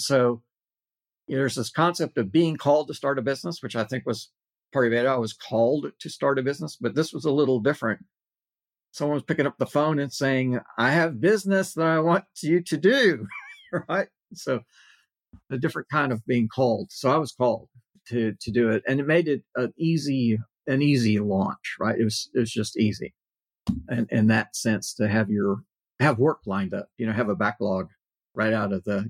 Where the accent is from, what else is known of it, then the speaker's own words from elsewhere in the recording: Corpus Christi, Texas, United States; I mean, I was in South Texas, Corpus Christi, which is not that large a city, and very, you know, it was very quiet. It's like three blocks from saltwater.